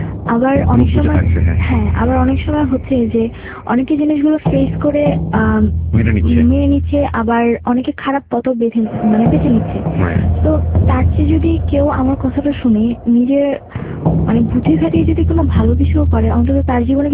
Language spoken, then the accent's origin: Bangla; Dhaka, Dhaka Division, Bangladesh; আমি আমার আজকে 18 বছর বয়স। আমি ছোটবেলা থেকে বড় হয়েছি ঢাকাতেই।